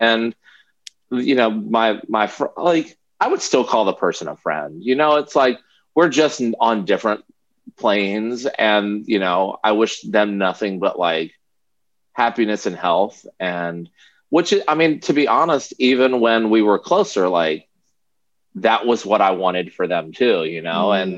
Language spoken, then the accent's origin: English; Virginia, United States; also born or lived in New York / Los Angeles; now in Nashville, United States; Like I grew up in Virginia. I went to college in Virginia. I moved to New York. I lived there for 6 years and I moved to LA. I lived there for 11 years. And now I've been in Nashville for almost six.